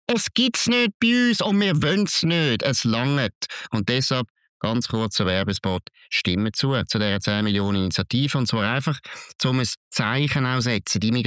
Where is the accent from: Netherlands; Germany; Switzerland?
Switzerland; Aber hier in der Schweiz sind wir Schweizer